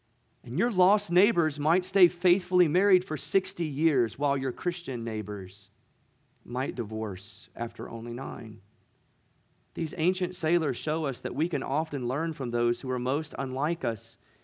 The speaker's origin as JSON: {"language": "English", "country": "United States", "said": "I was thinking about, as an American, we most definitely value democratic society and we value a capitalistic economy."}